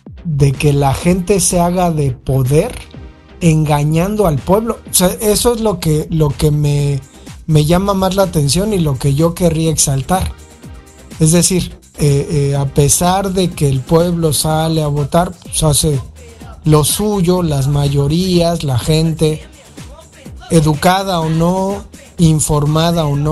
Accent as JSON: {"language": "Spanish", "country": "Mexico", "said": "no sé si sea porque somos mexicanos y nos han enseñado así"}